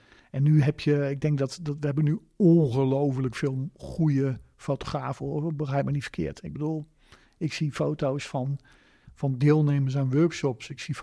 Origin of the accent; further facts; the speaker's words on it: Roden, Drenthe, Netherlands; Ik ben opgegroeid in de natuur. Ik lag als klein jongetje, ik ben in Rode opgegroeid, vlak onder Groningen. Ik ben in de bossen opgegroeid.